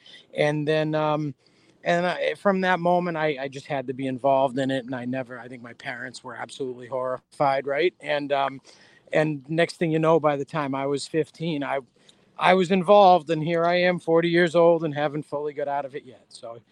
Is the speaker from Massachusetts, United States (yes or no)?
yes; Boston, Massachusetts, United States; So I was born in the early 80s. So I just turned 40 a week or two ago. So born in 82, I didn't start watching wrestling until probably 89, 90, and grew up in Boston.